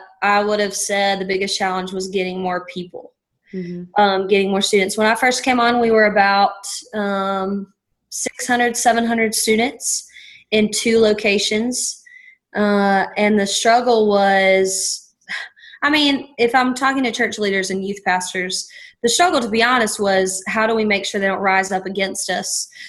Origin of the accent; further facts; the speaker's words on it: North Carolina, United States; accent: East Coast of North Carolina; Oh, and let me explain my accent. It is the East Coast of North Carolina.